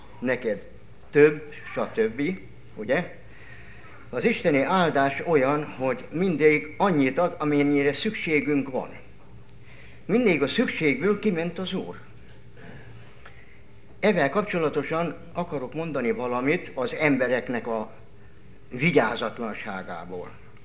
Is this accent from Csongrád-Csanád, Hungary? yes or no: no; Debrecen, Hajdú-Bihar, Hungary; born there; 1942-ben születtem február 24-én Debrecenbe.